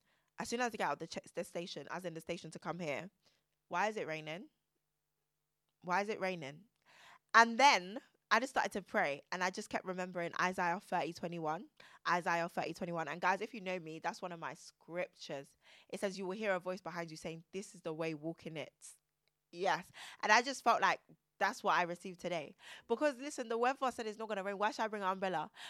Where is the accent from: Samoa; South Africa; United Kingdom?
United Kingdom; England; born there; Guys, I promise, I was born in England.